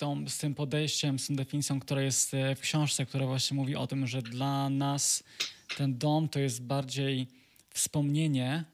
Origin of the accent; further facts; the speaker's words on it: Kraków, Lesser Poland, Poland; bardziej czuję się obcokrajowcem, outsiderem w miejscu, skąd pochodzę, w Krakowie czy w mojej miejscowości, skąd pochodzę, niż w obcym kraju